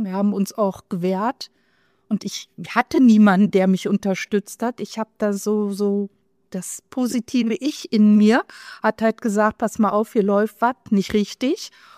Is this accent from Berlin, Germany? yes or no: yes; Berlin, Germany; now in Krefeld, Germany; Ich bin nicht umsonst von Berlin nach Krefeld gezogen.